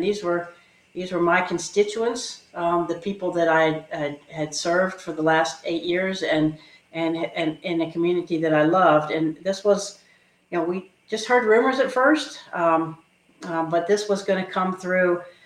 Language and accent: English; Virginia, United States; as Sarah said, we're both from Augusta County. I am actually the fourth generation to not be born in this area, but to wind up here and realize that there's no place better than the Shenandoah Valley in Augusta County. And so I've lived here since I was 13